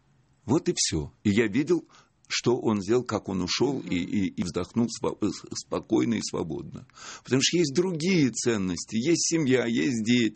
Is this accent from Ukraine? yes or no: yes; Donetsk, Donetsk Oblast, Ukraine; я из Сталина приехал поступать